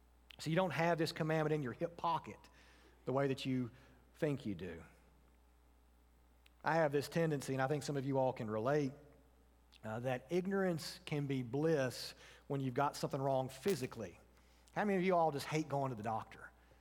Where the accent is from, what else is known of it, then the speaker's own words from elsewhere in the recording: Tennessee, United States; I used to have one at the post office where I grew up in Tennessee.